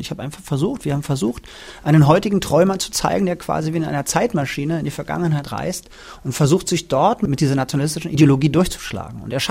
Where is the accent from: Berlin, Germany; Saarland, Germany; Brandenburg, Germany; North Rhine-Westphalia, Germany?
Brandenburg, Germany; beschreibt Kleist meine Heimat, also Brandenburg, in diesem Stück auch ganz deutlich.